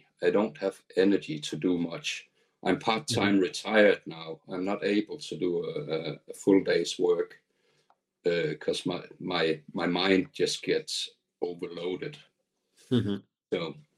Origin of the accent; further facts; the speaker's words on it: Denmark; English is a second language; I'm from Denmark.